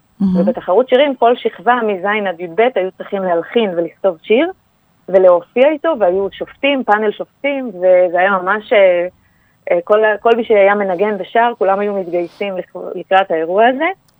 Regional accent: Hazorea, Northern District, Israel; ואני במקור מקיבוץ הזורע.

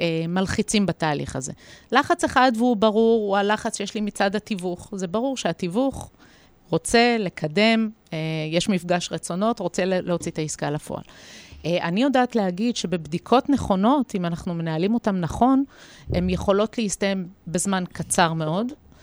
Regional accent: Haifa, Haifa District, Israel; למשל אני חיפאית

